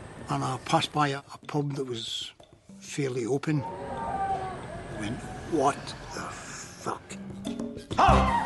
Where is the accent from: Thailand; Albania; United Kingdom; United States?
United Kingdom; Glasgow, Scotland; My upbringing in Glasgow, it was hard and tough, but when you lived where I lived, with the people I lived with, it's natural.